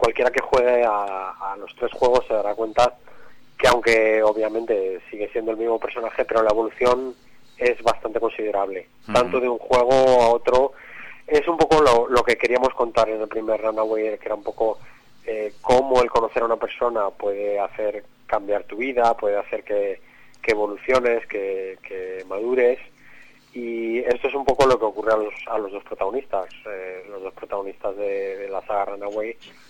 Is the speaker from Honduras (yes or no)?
no; Spain; somos todos españoles los que hacemos el juego y así tenemos contentas a nuestras madres